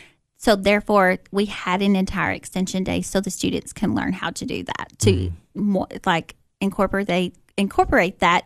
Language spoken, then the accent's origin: English; Cookeville, Tennessee, United States; I'm from Cookeville, Tennessee.